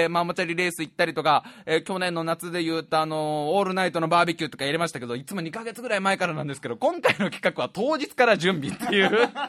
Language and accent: Japanese; Tokorozawa, Saitama, Japan; で僕は埼玉県のね所沢の北所沢町ってところに住んでたんだけど、